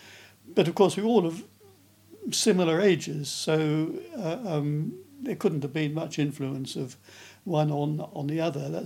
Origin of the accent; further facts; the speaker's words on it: King's Lynn, East of England, United Kingdom; born there; I was born in King's Lynn in Norfolk, 3rd of March 1936.